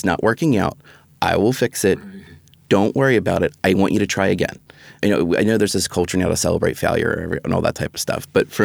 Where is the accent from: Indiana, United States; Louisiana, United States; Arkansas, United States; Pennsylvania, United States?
Pennsylvania, United States; Philadelphia; I'm from Philadelphia, right? Yeah. So we have a certain type of mentality where we're not the most subtle people